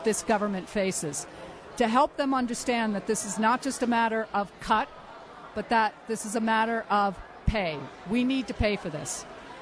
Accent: Massachusetts, United States; I read a poll from my home state of Massachusetts

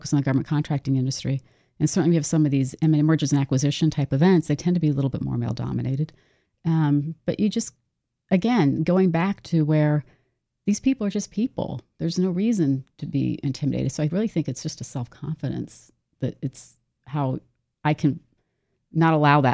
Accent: Maryland, United States; I grew up in Montgomery County. I went to Wooten High School. So, you know, I was raised in a very middle-class area

